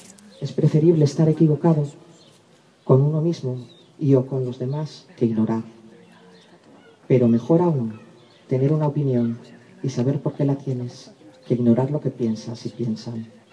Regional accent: Segovia, Castile and León, Spain; vengo de Segovia.

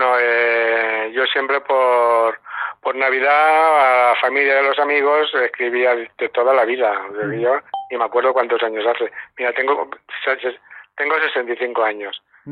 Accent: Madrid, Community of Madrid, Spain; now in Las Rozas de Madrid, Spain; mi alma la tengo en Madrid porque soy un enamorado de Madrid. Nací en Madrid, toda mi vida he estado en Madrid y últimamente pues nos hemos venido aquí porque la tenemos la familia aquí

